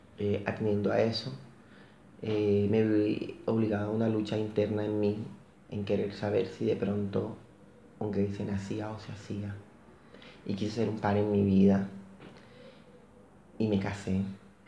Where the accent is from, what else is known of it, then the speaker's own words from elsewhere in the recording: Barranquilla, Atlántico, Colombia; soy colombiano y vengo de la ciudad de Barranquilla. Soy gay